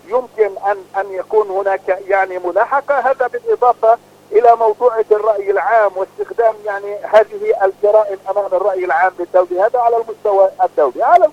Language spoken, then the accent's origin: Arabic; Palestine; يمكن لنا كفلسطينيين أن نذهب إلى المحاكم الوطنية